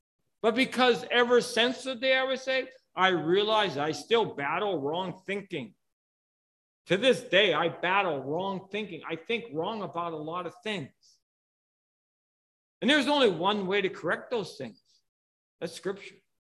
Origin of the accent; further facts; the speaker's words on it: United States; I don't want to give up. I'm an American. I wanted to go to Vietnam.